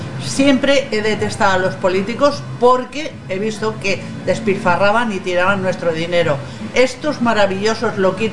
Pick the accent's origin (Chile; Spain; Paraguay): Spain; Yo como española puedo entenderlo